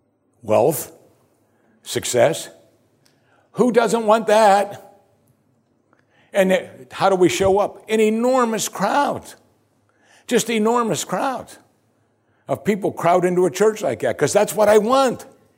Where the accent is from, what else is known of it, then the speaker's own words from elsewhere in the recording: United States; As American Christians, so many of us are so self-absorbed that we think Jesus is in our life for us